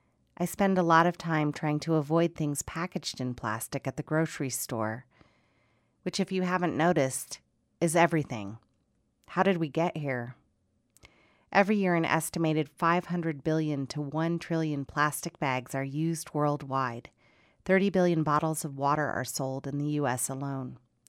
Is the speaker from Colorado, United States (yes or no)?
yes; Paonia, Colorado, United States; it was some plastivists from my hometown of Paonia in the mountains of Colorado that got me started on my anti-plastic journey.